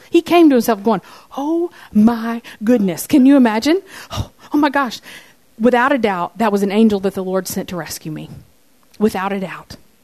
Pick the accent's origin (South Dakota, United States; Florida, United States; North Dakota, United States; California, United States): Florida, United States; now in Loveland, United States; I have on flip-flops. I'm from Florida. I wear them all year.